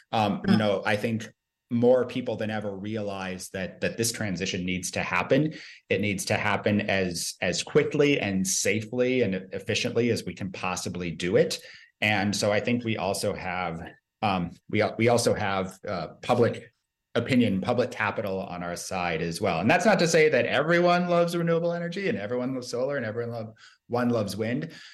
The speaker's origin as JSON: {"language": "English", "region": "Minnesota", "country": "United States", "tie": "born or raised there", "said": "I grew up in Minnesota. My family had 55 acres of land where a lot of it was, my parents had a Christmas tree farm for a while."}